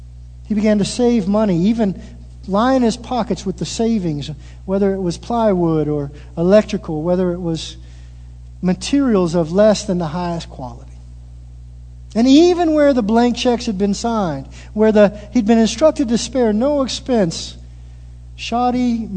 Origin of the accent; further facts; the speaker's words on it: Springfield, United States; I grew up in the Springfield area.